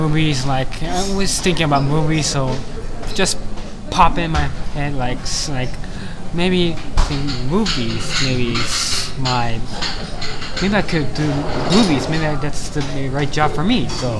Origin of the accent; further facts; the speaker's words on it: Japan; half American and half Indonesian. My father is American and my mother is Indonesian. And I was born in Japan, and I'm 18 years old, so I suppose I live in Japan for 18 years.